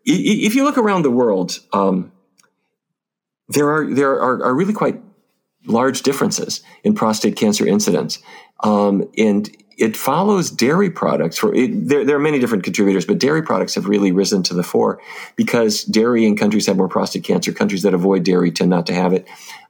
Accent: North Dakota, United States; now in Washington, United States; I have to say, I grew up in North Dakota, and the diet there consisted of roast beef, baked potatoes, and corn just about every single day.

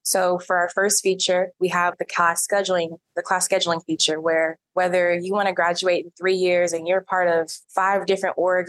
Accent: Oakland, California, United States; born there; I was born in Oakland, California. So you can imagine when I went to Howard University, it was definitely a culture shock for me coming from the suburbs to the city.

